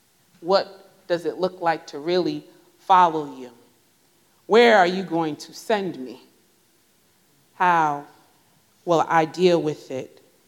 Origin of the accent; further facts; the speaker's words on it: Newark, New Jersey, United States; now in Durham, United States; And so many of you may know I'm from New Jersey. I'm a city girl from Newark and moved down to Durham, and that was a big country enough.